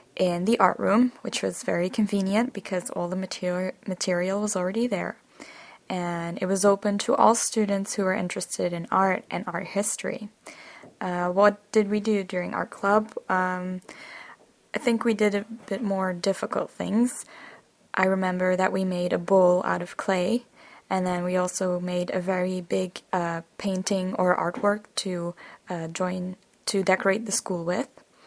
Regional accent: Belgium; English is a second language; I'm from Belgium, and a few years ago I was a foreign exchange student in Michigan, which is in the United States.

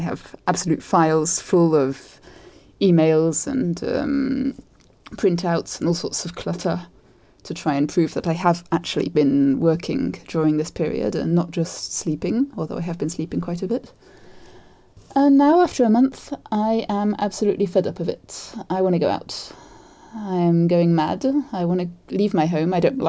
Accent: United Kingdom; now in France; and I'm British. I live in France

